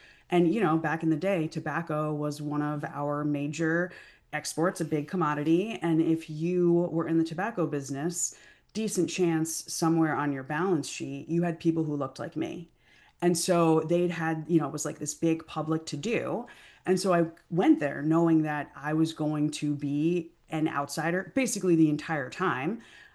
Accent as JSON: {"language": "English", "country": "United States", "said": "At the end of the day, like I am American. You know, my family has been here for multiple generations"}